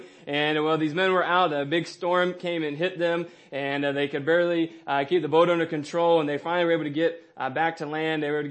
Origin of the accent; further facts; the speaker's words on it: the South, United States; And growing up in the South, it was very common to have a lot of thunderstorms.